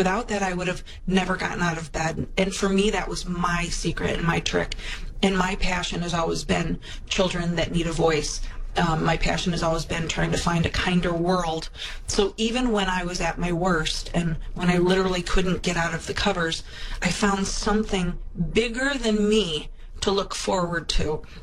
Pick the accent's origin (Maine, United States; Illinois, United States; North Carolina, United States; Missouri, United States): Illinois, United States; Oak Park; I'm from Oak Park, so we have to, like, shout out to everybody.